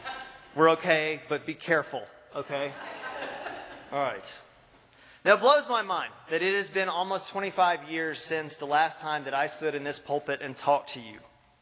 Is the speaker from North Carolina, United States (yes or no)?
yes; Tryon, North Carolina, United States; I grew up here in Tryon, and I grew up here in this church.